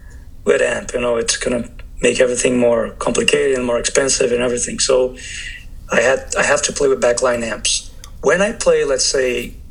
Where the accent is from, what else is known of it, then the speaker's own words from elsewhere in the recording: Brazil; Because it's a big city, my hometown. I think it's, I don't know right now, but I think it's one of the top five biggest cities in Brazil. But at the same time, it's the poorest area in Brazil.